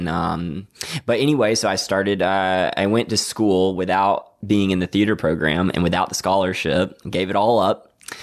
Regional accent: Waynesboro, Georgia, United States; Yeah, Waynesboro, right. Georgia.

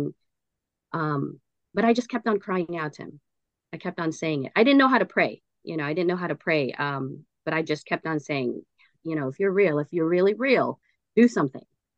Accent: Chicago, Illinois, United States; moved away; We moved from Chicago, Illinois, to Texas, Houston, Texas. And when my sister and I moved there, it was just the two of us.

